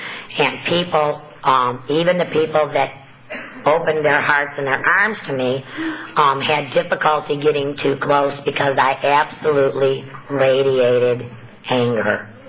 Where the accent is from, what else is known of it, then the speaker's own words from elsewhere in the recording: Winder, Georgia, United States; I'm from Winder, Georgia, and I am pleased to be here this afternoon doing this workshop.